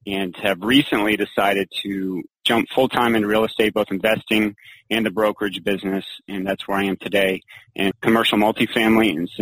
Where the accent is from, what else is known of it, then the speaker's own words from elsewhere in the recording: Orlando, Florida, United States; My dad was a single family real estate developer, and I grew up in Orlando